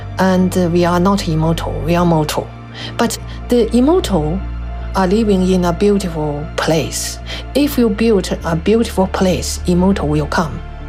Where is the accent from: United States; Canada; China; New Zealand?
China; Northeast China; born there; English is a second language; I was born in Manchuria